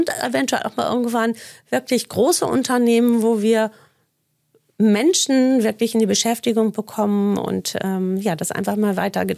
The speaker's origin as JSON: {"language": "German", "region": "North Rhine-Westphalia", "country": "Germany", "tie": "born or raised there", "said": "gebürtig sind wir aus dem Sauerland"}